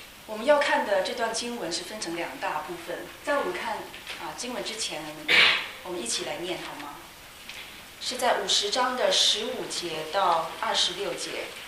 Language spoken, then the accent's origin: Chinese; Hong Kong; also born or lived in Beijing; now in United States; 那我呢是生在北京，成长在香港，然后常住在美国。